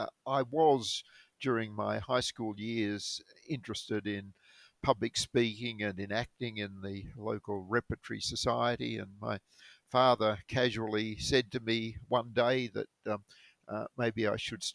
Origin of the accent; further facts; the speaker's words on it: Canberra, Australian Capital Territory, Australia; Margaret, I was born in Canberra, and indeed I have a connection extending even longer. My father was born in Canberra in 1920